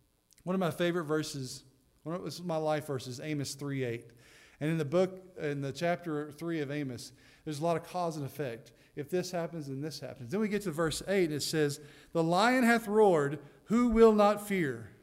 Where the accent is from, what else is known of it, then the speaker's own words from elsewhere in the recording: the South, United States; I mean, I'm a Southerner. I grew up drinking several gallons every single day.